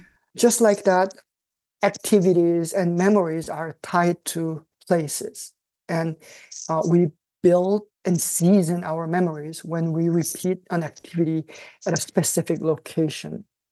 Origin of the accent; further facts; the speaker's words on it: Seoul, South Korea; English is a second language; now in San Diego, United States; my cross-Pacific move from my hometown Seoul, South Korea, to the U.S. And even in the U.S., I resettled a few times in four different states in 13 years.